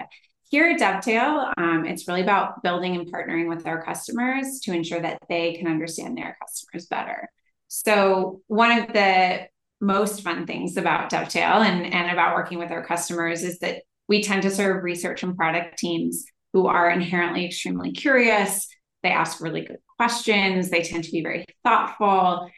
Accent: California, United States; and I'm from the Bay Area. I grew up here. I've been here a long time on and off.

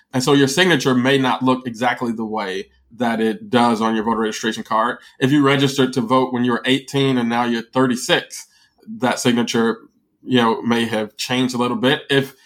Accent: Chicago, Illinois, United States; Being a Chicagoan, it is particularly kind of jarring to me

